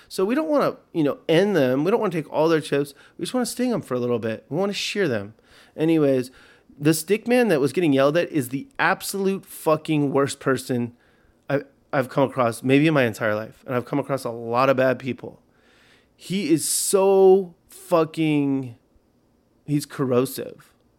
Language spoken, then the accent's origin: English; California, United States; So I tell the stick man, I said, look, I'm from Southern California. I like to chill.